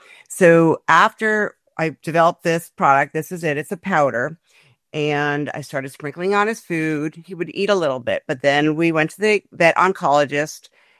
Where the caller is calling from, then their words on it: Alexandria, Virginia, United States; I'm coming from Alexandria, Virginia, and we had an 80 degree day yesterday, and we're back down in the 50s and rainy.